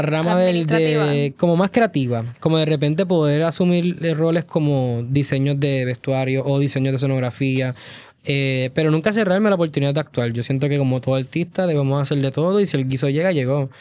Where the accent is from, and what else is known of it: Puerto Rico